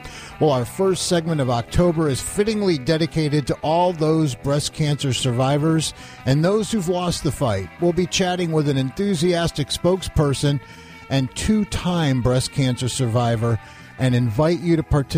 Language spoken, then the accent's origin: English; Waterbury, Connecticut, United States; I'm welcoming a brand new friend from my hometown of Waterbury